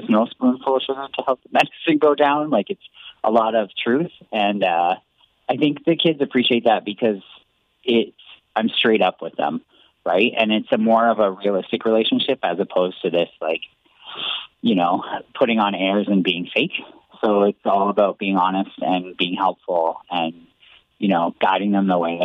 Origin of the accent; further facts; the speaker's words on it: Ontario, Canada; I was born and raised in Norfolk County, just outside of Townsend on a pig farm, actually. My parents were farmers. They were always from the area as well. Both of them came from Port Dover. So I've been born and raised here